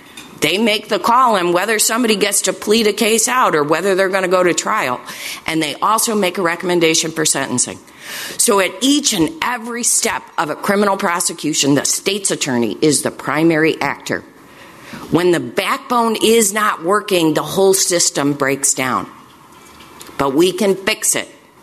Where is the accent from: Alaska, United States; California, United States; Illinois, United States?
Illinois, United States; Chicago; I love Chicago. I was born and raised on the Northwest Side.